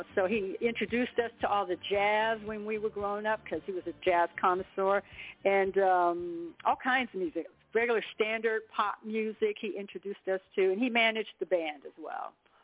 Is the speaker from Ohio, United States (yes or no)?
yes; Dayton, Ohio, United States; I'm from Dayton, Ohio, as Will Shelby was.